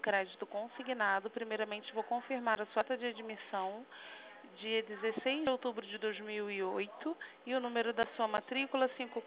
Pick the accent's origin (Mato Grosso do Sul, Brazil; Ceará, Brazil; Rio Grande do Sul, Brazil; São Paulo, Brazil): Mato Grosso do Sul, Brazil; Campo Grande; sou de Campo Grande